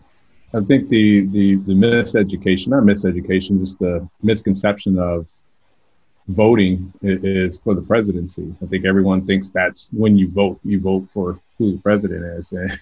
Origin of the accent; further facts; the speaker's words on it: California, United States; now in Georgia, United States; I've only been here 2 years, so I'm just learning about Georgia. you know, I grew up in California